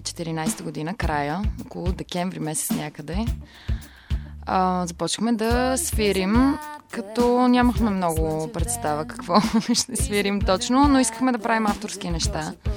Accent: Blagoevgrad, Blagoevgrad Province, Bulgaria; Аз също съм от Благоевград.

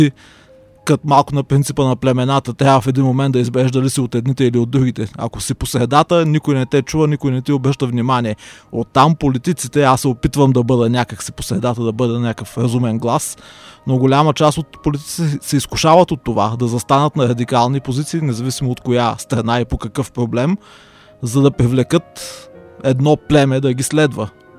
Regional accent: Dimitrovgrad, Haskovo Province, Bulgaria; born there; now in Sofia, Bulgaria; Аз живея от 94-та година в София. Гордея се, че съм роден в Димитровград.

